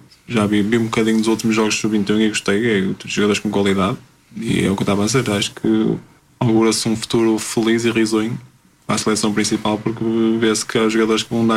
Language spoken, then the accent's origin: Portuguese; Portugal; e como português fico muito satisfeito de ver e tenho muitas expectativas até para o Mundial.